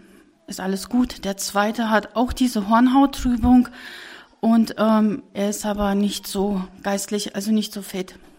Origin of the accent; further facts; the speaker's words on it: Kalletal, North Rhine-Westphalia, Germany; Ich komme aus der Gemeinde Kalletal.